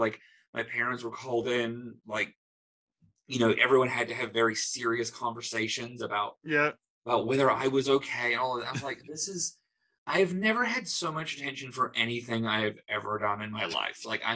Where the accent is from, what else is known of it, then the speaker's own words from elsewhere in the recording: New Zealand; I'm from New Zealand, so you start kindergarten when you're four.